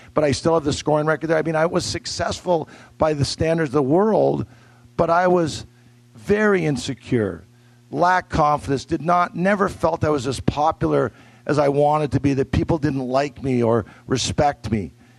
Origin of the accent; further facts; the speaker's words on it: Vancouver, British Columbia, Canada; It started for me, I'm Canadian. I'm from Vancouver, Canada. Grew up there. I was a single child, only child.